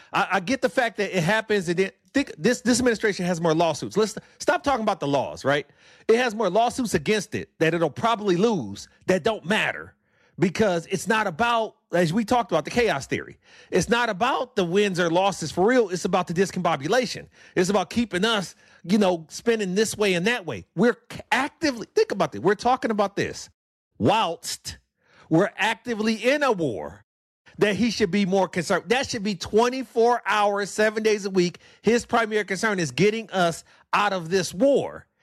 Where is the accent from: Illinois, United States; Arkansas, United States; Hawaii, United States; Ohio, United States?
Illinois, United States; I'm from Illinois, and I'm calling this corrupt.